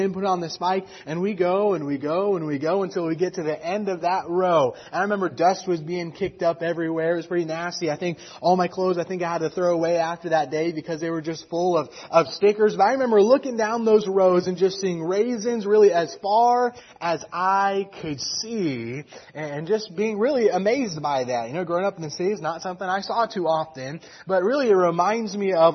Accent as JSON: {"language": "English", "region": "California", "country": "United States", "tie": "born or raised there", "said": "where I grew up in California, I grew up in the Central Valley."}